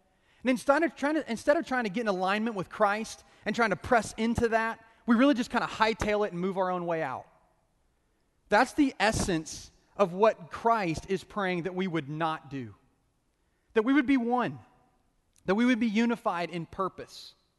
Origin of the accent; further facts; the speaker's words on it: Edmond, Oklahoma, United States; I grew up in Oklahoma, like I said, in Edmond, and single parent family, and living with my mom.